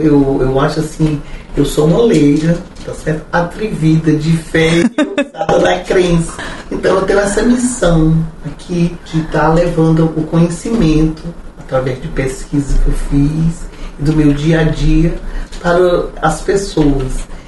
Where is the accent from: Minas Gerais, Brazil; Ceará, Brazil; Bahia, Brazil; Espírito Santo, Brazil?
Ceará, Brazil; aproveitar que sou cearense